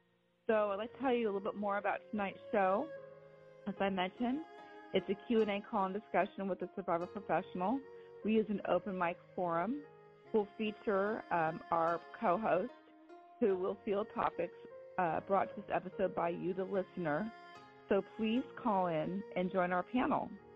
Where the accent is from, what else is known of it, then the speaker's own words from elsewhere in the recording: Sarasota, Florida, United States; I am from Sarasota, Florida.